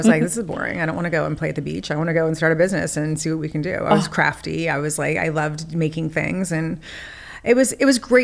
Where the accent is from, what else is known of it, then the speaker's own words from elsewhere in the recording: Montecito, California, United States; I grew up in Montecito before it was like, you know, Spielberg and Oprah land and everybody, you know, famous lived there from Los Angeles as like their beautiful weekend place, which it is.